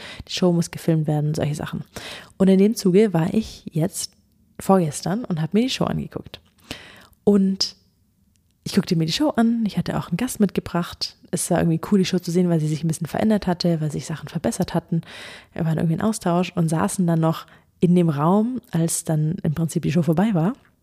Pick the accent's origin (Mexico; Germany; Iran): Germany; ich bin Deutsche